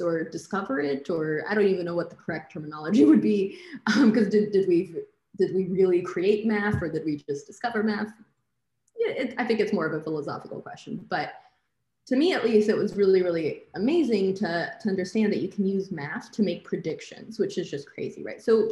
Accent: Brazil; moved away; I'm originally from Brazil. I've moved around my whole life

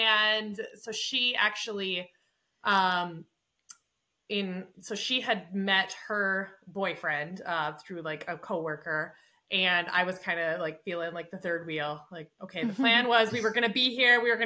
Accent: Minnesota, United States; We grew up like on the Minnesota side of the border, but they kind of call it outstate Minnesota, like rural Minnesota.

